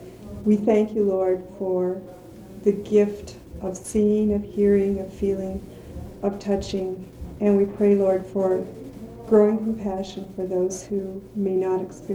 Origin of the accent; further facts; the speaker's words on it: Montana, United States; I was born and raised in Montana. I still live in Montana. I grew up on a farm.